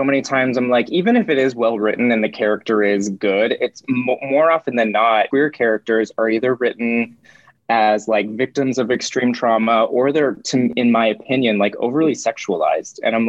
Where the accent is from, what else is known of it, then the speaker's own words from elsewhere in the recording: Lake Arrowhead, California, United States; I grew up in Lake Arrowhead, California. Have you ever heard of it?